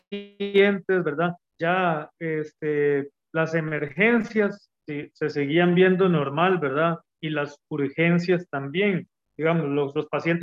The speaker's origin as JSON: {"language": "Spanish", "region": "San José", "country": "Costa Rica", "tie": "born there", "lives_now": "Heredia, Costa Rica", "said": "nací en San José el 31 de agosto de 1979."}